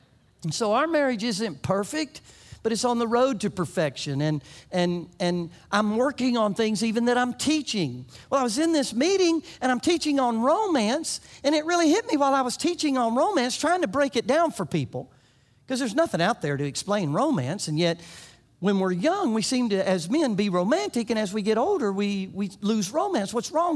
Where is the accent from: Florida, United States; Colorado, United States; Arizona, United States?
Florida, United States; I'm from Florida. I have no idea what a pre-soaked log is.